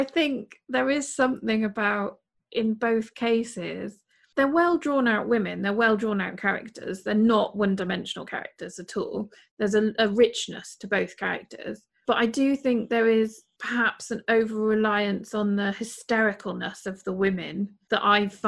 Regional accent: Wales, United Kingdom; because I'm Welsh, if you speak to any Welsh or Irish people, I think we have a generally different view of death.

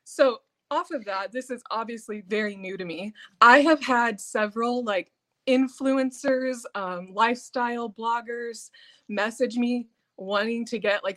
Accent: Kansas City, Missouri, United States; I'm from Kansas City, and so I painted a custom Chiefs jacket.

